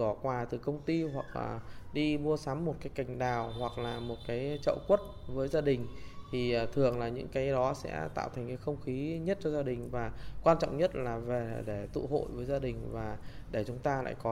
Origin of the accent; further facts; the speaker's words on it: Sơn La, Vietnam; now in Bắc Giang, Vietnam; Dạ, mình đến từ tỉnh Sơn La.